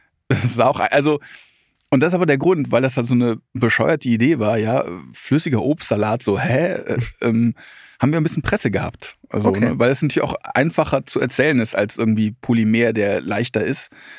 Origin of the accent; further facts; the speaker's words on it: Altenrath, North Rhine-Westphalia, Germany; Ich komme aus Altenrath bei Troisdorf, also ganz, ganz traurig.